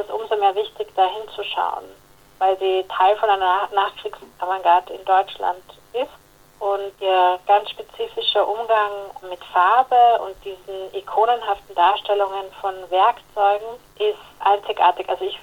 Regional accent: Vienna, Austria; Ich komme ja ursprünglich aus Wien.

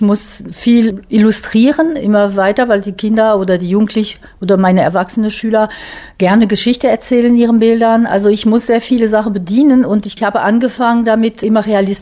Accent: France; Ich liebe auch Impressionismus, das ist auch meine Wiege, muss ich sagen, als Französin.

